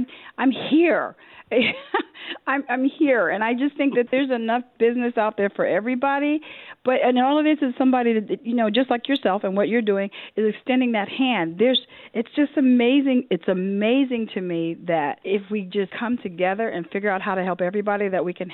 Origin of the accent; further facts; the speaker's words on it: New York City, New York, United States; I'm 58 years old. I'm from New York City, from the small island with more than 11 million people.